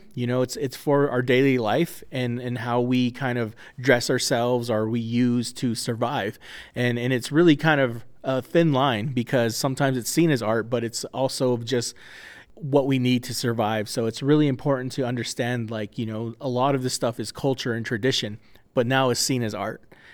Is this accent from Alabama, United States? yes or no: no; Farmington, New Mexico, United States; Yeah, I'm Navajo. So I grew up there in Farmington, a little small border town, and eventually moved a little bit onto the reservation